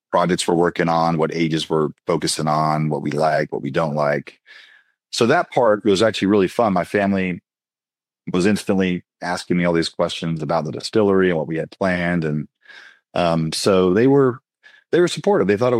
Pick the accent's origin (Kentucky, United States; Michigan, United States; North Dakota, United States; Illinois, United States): Kentucky, United States; also born or lived in New York; I grew up in Kentucky. I took a job in New York, actually in the city of Manhattan, straight out of college.